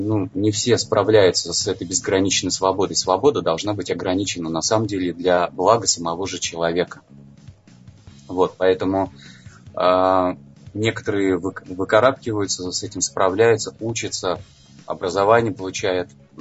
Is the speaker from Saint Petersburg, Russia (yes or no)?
yes; Saint Petersburg, Russia; Я петербуржец.